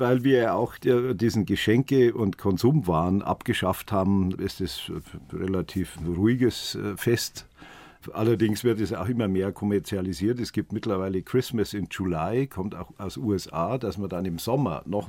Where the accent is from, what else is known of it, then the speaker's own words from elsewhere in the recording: Oberaudorf, Bavaria, Germany; born there; ein alter Freund aus Oberaudorf am Inn, aus meinem Geburtsort.